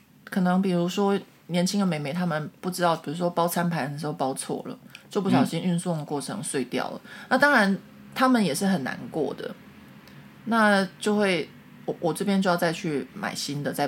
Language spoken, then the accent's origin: Chinese; Taiwan; now in France; 可是我觉得这件事情就是我们台湾人比较没有这个，不过我现在在法国待久了，我也学会了